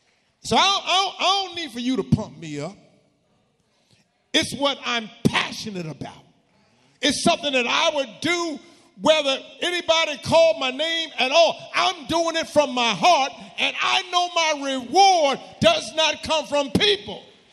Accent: New Jersey, United States; I grew up in Jersey, so it threw me off when I went to school in Virginia.

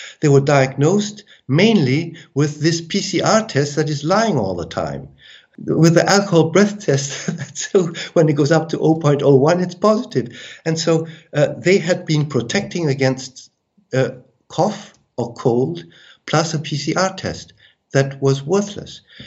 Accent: United States; born there; I was born in America, okay?

